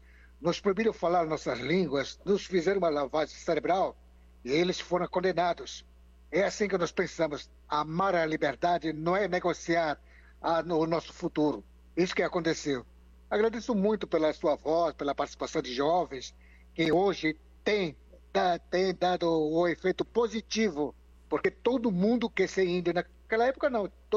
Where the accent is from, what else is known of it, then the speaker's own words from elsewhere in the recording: São Gabriel da Cachoeira, Amazonas, Brazil; eu nasci lá em Paricachoeira, no noroeste do estado do Amazonas, né? Eu sou do município de São Gabriel da Cachoeira.